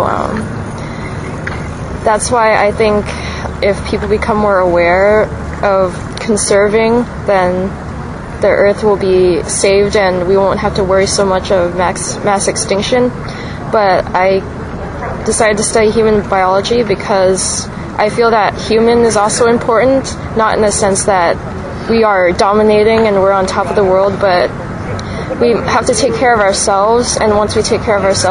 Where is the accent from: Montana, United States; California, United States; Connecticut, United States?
California, United States; Oceanside; I'm from Oceanside, California.